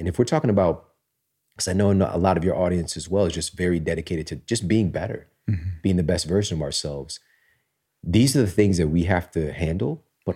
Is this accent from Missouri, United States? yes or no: yes; Missouri, United States; now in Pittsburgh, United States; And, you know, I'm from Missouri, here from Pittsburgh. We're not at like the hubs of, you know, health and wellness in the world